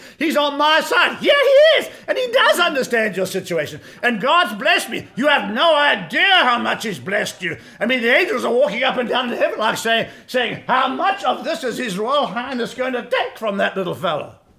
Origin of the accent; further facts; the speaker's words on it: United States; I'm an American.